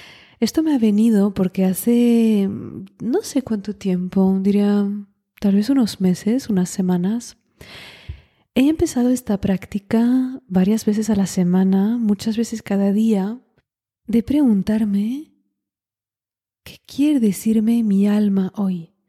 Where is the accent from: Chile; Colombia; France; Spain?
France; Spanish is a second language; Muy a menudo me sale en inglés cuando hablo con mi ser superior. Que es raro porque soy francesa. ¿Por qué no me sale en francés?